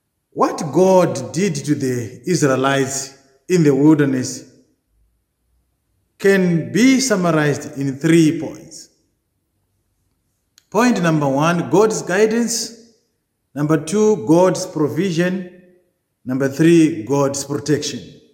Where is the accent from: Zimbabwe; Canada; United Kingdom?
Zimbabwe; which reminds me of the way how I was raised up in Zimbabwe. I just want to give you an example of what happened when I grew up.